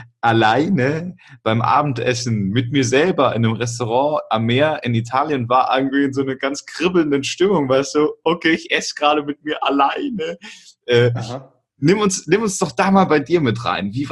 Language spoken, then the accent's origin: German; Augsburg, Bavaria, Germany; also ich komme ja aus Augsburg